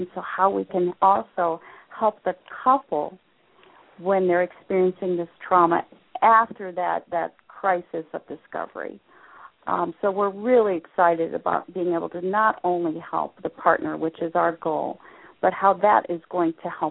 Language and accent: English; Cincinnati, Ohio, United States; in October it will be in my hometown, which is Cincinnati, Ohio.